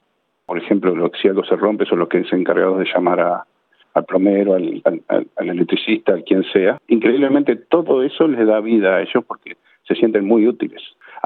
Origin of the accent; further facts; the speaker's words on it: Australia; Soy la nueva generación, porque somos los que, como quien dice, nos criamos acá en Australia.